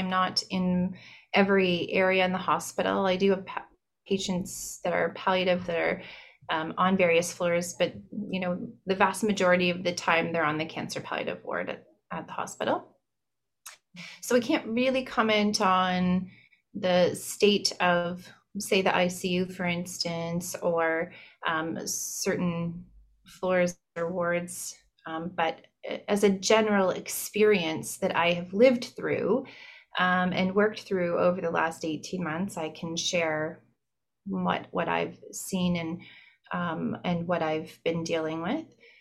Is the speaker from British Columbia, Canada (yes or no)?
no; Barrie, Ontario, Canada; So I'm born and raised in Barrie, and my family and my husband's family are here, and we're raising our family here too.